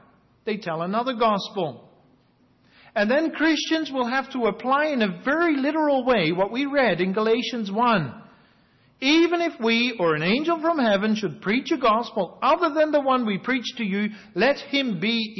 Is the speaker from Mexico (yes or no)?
no; Australia; I grew up with it in Australia in part.